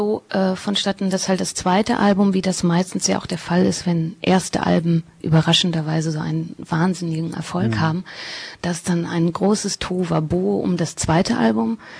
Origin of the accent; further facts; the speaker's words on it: Portugal; now in Germany; da war ich noch nicht mal richtig ansässig in Deutschland, weil ich bin ja in Portugal aufgewachsen